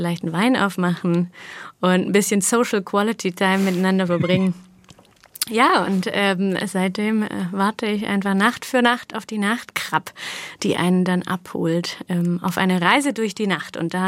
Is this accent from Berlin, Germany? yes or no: no; Baden-Württemberg, Germany; Nicht ganz am Talende.